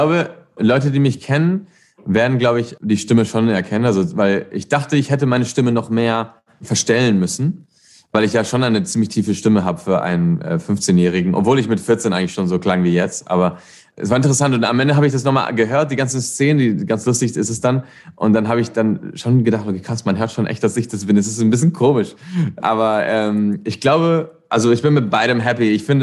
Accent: Spain; German is a second language; unser Ziel war das auch, dass keiner merkt, dass ich Spanisch bin.

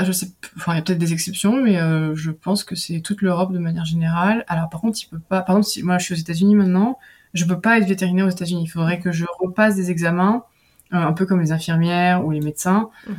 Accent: France; now in Belgium; Oui, je suis française.

